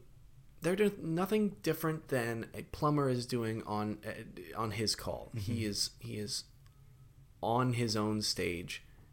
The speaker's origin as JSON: {"language": "English", "region": "London", "country": "United Kingdom", "tie": "born or raised there", "said": "I've been to London. I grew up in London."}